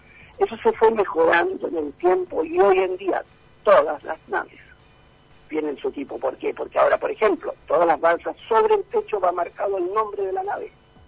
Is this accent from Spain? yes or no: no; Chile; Esta cosa es Chile. Vamos a partir por el principio. Lamentablemente, en mi país, se hacen cosas irregulares